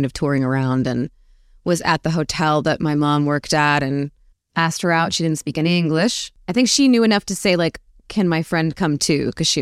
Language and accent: English; Arizona, United States; Hot. Predictably, probably. I actually was quite an indoor kid.